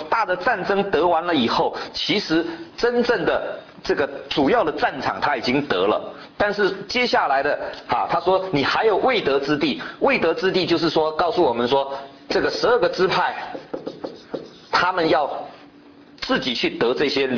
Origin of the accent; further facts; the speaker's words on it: China; 其实从我们中国人讲一句话叫什么，画饼充饥啊